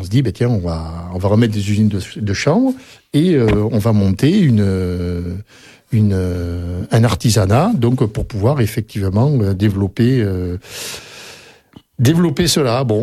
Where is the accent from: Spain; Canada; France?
France; Bergerac, Nouvelle-Aquitaine; quand j'étais gamin, à l'école à Bergerac